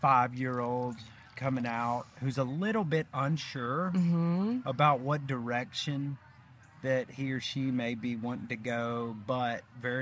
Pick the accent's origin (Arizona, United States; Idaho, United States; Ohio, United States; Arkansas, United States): Arkansas, United States; Like, and I think I liked you because I'm from the Delta of Arkansas.